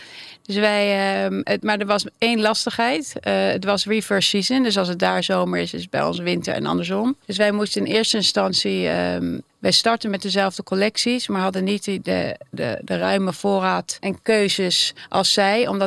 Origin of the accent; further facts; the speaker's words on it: Rotterdam, South Holland, Netherlands; moved away as an adult; also born or lived in London, United Kingdom; now in Amsterdam, Netherlands; Ik ben geboren in Engeland, in Londen. Ik heb een Engelse vader. Ik ben naar Nederland verhuisd met mijn moeder toen ik 1,5 was. Opgegroeid in Rotterdam.